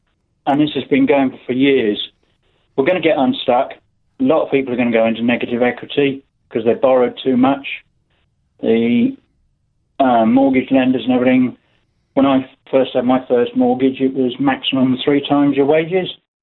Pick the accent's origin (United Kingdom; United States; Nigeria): United Kingdom; England; I am English.